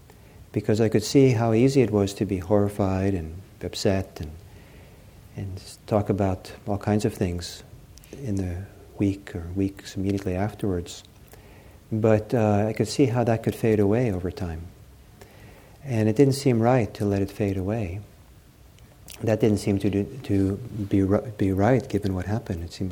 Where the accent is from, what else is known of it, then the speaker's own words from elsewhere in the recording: Norway; because I'm Norwegian. I was born in Norway.